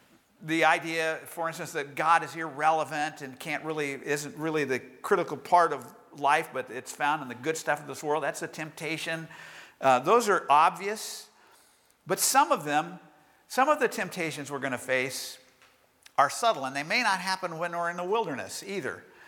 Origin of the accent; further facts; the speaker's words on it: Bakersfield, California, United States; You all know I grew up in Bakersfield, a place that most people think of as blazing hot.